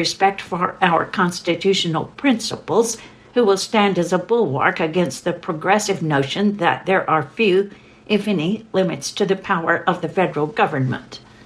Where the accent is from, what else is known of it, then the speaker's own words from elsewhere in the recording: Odesa, Odesa Oblast, Ukraine; born there; English is a second language; Ronald Reagan was sworn in as President of the United States 2 months before I was born in Odessa.